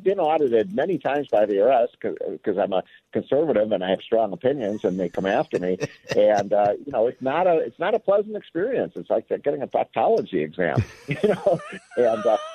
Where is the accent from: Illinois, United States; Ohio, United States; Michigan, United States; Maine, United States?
Illinois, United States; Wilmette; Bill Murray grew up in my hometown of Wilmette, Illinois.